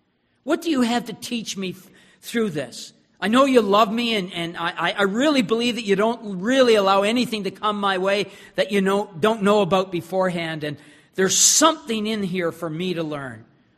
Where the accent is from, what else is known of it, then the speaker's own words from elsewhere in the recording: Moncton, New Brunswick, Canada; I thought some of you from the Moncton area might appreciate this because I grew up on River Glade Speedway.